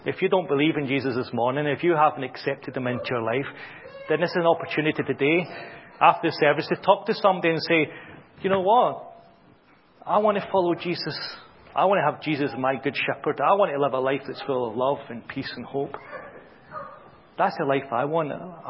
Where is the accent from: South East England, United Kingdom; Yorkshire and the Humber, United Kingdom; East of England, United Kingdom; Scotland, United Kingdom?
Scotland, United Kingdom; Glasgow; I'm from Glasgow.